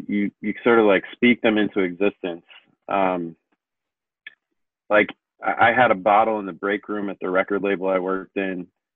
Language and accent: English; Amherst, Massachusetts, United States; I grew up in Amherst, Massachusetts, in Western Mass. Went to UMass, which is actually closer to where I grew up than my own high school. So, like, I was a real hometown kid.